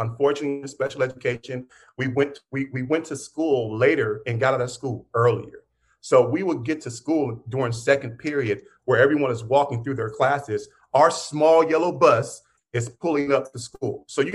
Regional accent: Pittsburgh, Pennsylvania, United States; So I grew up in Pittsburgh.

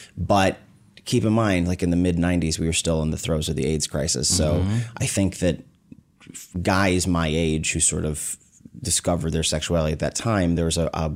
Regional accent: Omaha, Nebraska, United States; born there; I was born in Omaha, Nebraska.

